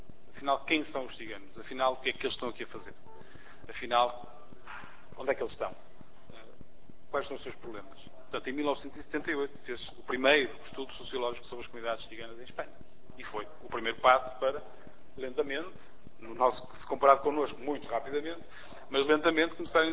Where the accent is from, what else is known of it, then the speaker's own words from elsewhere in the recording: Portugal; as nossas percepções enquanto portugueses sobre estas comunidades